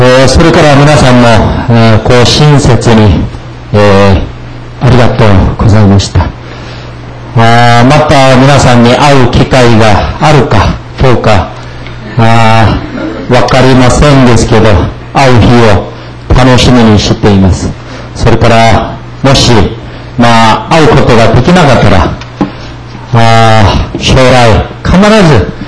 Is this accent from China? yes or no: no; South Korea; Japanese is a second language; now in Japan; 冬のソナパの国韓国から来た、